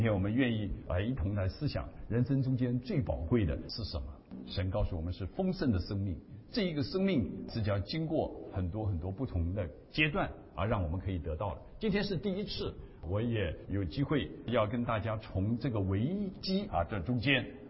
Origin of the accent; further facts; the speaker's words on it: Taiwan; moved away as an adult; now in United States; 我来留学是从台湾来的最年轻的，最早最早的，我在那边一天事都没有做，大学毕业当完兵以后就立刻来到美国